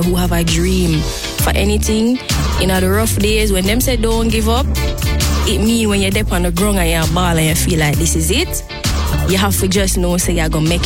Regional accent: Jamaica; So, just growing up in Jamaica, I can't explain the experience of just being Jamaican.

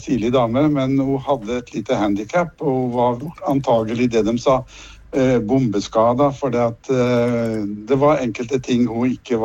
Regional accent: Nordland, Norway; now in Fetsund, Norway; Jeg kommer ifra Lofoten.

